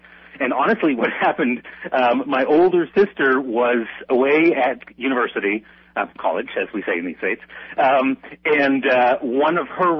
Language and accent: English; New Brunswick, Canada; born there; also born or lived in Quebec / Nova Scotia; I was born in New Brunswick, and we sort of moved around a fair bit